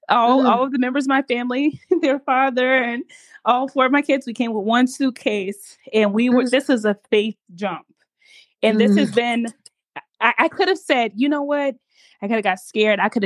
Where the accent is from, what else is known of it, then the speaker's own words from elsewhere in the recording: Kansas, United States; You know, we're from Kansas. We used to things being very slow.